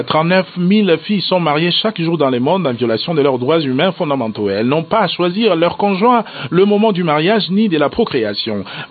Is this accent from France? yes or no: no; DR Congo; chez nous au Congo